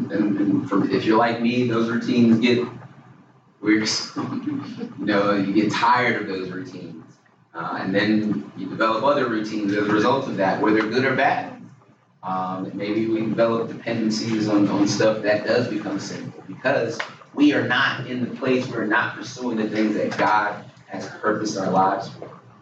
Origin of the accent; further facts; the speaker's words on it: Arizona, United States; born there; I mean, I was born in Arizona. I've been all over the place and ended up here.